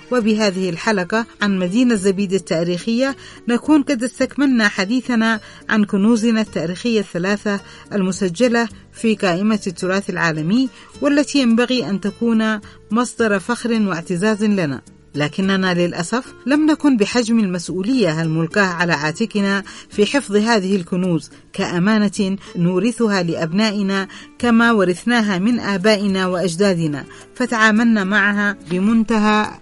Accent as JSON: {"language": "Arabic", "country": "Yemen", "said": "شيء مخجل ومعيب في حقنا كيمنيين"}